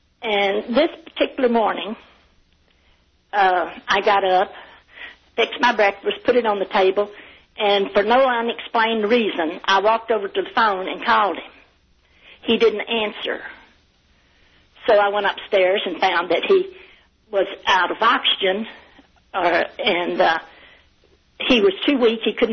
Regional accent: Arkadelphia, Arkansas, United States; Well, originally out from Arkadelphia, out in the country from Arkadelphia.

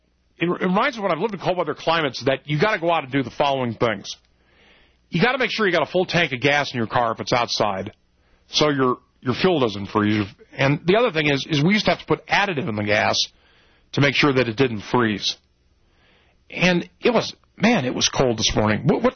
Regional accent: Minnesota, United States; moved away; I grew up in Minnesota, left there partly to get away from winters like this.

